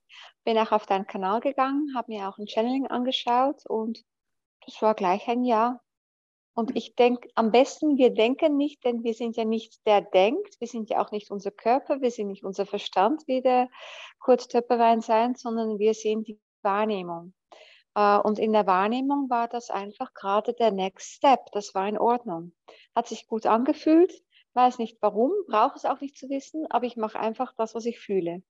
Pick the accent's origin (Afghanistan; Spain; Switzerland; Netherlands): Netherlands; bevor ich mir auch in einem Skilift damals als Holländerin das Bein gebrochen hatte